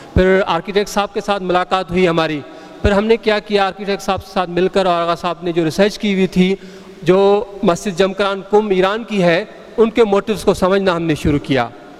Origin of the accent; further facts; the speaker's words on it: Nasarpur, Sindh, Pakistan; میرا تعلق ہے حیدرآباد سے، کچھ آگے میرا ایک چھوٹا سا ٹاؤن ہے نصر پور کے نام سے، اور میرا تعلق اس فیملی سے ہے جس کاشیکاری کہتے ہیں،